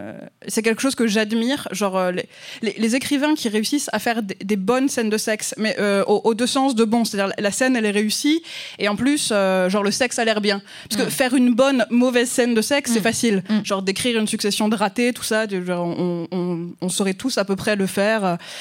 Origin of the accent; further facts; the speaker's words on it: France; accent: French; Non seulement mon accent français rend la chose ridicule